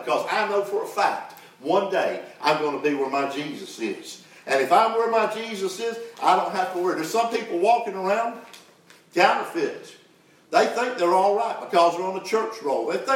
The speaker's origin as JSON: {"language": "English", "region": "the South", "country": "United States", "said": "Because we're from the South. We're polite."}